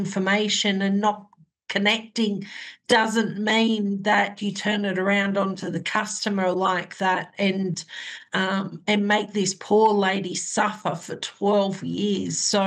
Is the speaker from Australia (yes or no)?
yes; Outback, Australia; I'm the medium from Outback Australia.